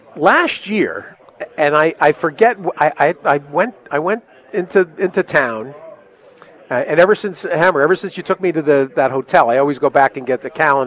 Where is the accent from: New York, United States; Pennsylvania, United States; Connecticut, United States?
Connecticut, United States; I grew up in Connecticut. I grew up in rural Connecticut.